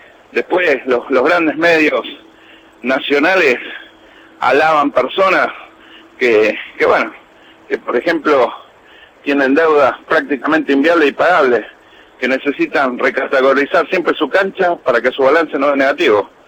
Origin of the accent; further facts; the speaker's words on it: Argentina; Nosotros somos argentinos